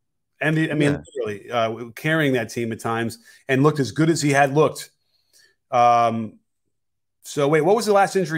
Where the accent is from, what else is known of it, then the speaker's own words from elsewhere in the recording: Chicago, Illinois, United States; I grew up in Chicago. I was there at ground zero for his rookie year.